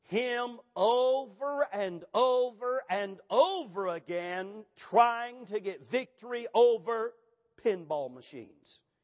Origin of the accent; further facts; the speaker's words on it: South Carolina, United States; And when I was raised in South Carolina, I saw, you don't see this much in our day, but I saw lots of snuff dipping ladies.